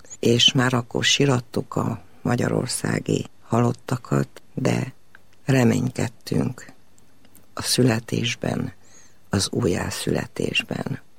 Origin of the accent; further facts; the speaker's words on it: Cluj-Napoca, Cluj County, Romania; én még úgy nőttem föl, hogy mindenkiben mélyen élt az az idő, amikor úgynevezett magyar világ volt Kolozsváron.